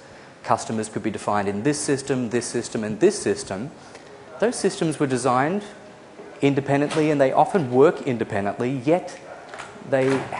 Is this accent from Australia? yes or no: yes; Australia; accent: Australian and American blend; also born or lived in United States; I'm Australian. My accent's a bit of a blend, Australian and American. I've just returned to Australia after 4 years in the US.